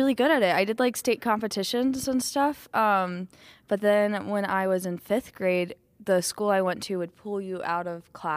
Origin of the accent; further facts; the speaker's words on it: Georgia, United States; I grew up in Georgia.